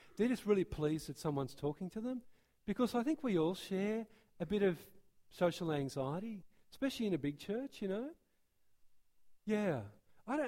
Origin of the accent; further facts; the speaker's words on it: Australia; I'm Australian, trying to talk hockey talk.